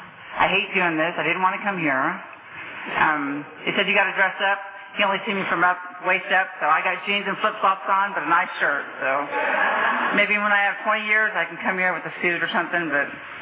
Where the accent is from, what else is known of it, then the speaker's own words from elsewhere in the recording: Porterville, Utah, United States; I'm an alcoholic, and I'm from Porterville. Not Springville.